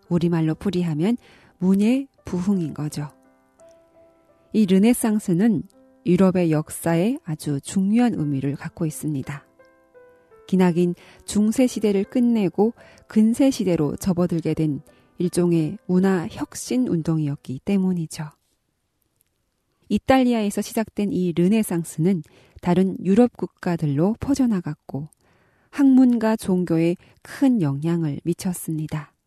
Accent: North Korea; 지금까지

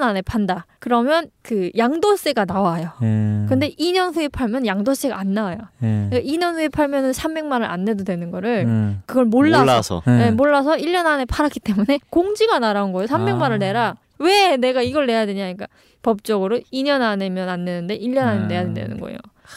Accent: North Korea; 제가 사실은 제가 북한에서 왔는데

